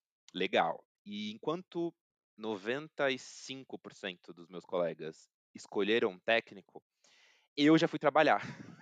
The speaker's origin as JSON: {"language": "Portuguese", "town": "São Bernardo do Campo", "region": "São Paulo", "country": "Brazil", "tie": "born there", "said": "tenho 27 anos, nasci aqui em São Paulo, especificamente na Grande São Paulo, em São Bernardo do Campo, moro com a minha família."}